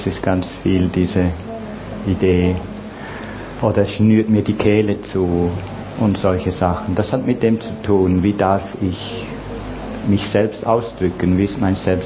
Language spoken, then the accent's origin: German; Switzerland; ich bin halt Schweizer.